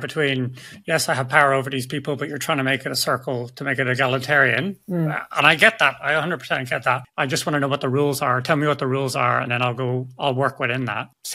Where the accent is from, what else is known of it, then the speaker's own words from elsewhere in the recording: Ireland; 10:15 here in the morning, but I'm Irish, so I can do that anytime you want.